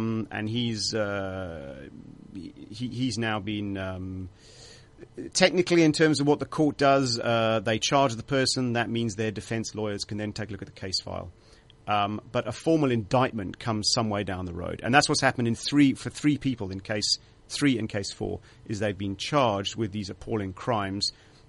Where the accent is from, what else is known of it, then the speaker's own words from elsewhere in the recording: South Africa; I mean, firstly, I'm a South African. I'm a white South African, and we had the apartheid government